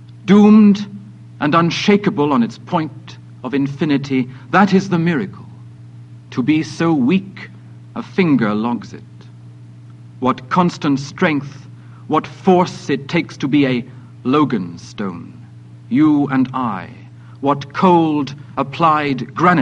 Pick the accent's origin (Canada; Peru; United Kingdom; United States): United Kingdom; South West England; I come from Cornwall, as Lois Shelton says. This is a Celtic land rich in mystery at the very west of England.